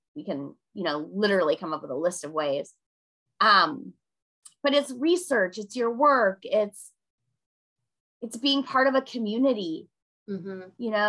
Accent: Minnesota, United States; now in Washington, D.C., United States; but I'm from Minnesota. I live in Washington, D.C.

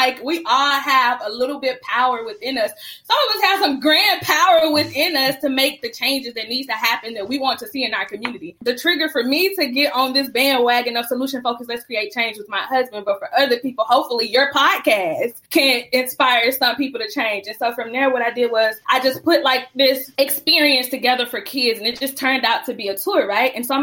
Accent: Memphis, Tennessee, United States; now in Nashville, United States; I'm originally from Memphis. When I first moved to Nashville, I wanted to get an education

